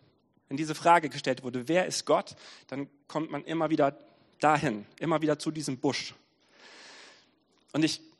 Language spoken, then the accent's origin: German; Wiehl, North Rhine-Westphalia, Germany; wir kommen so aus Wiel, Oberberg unten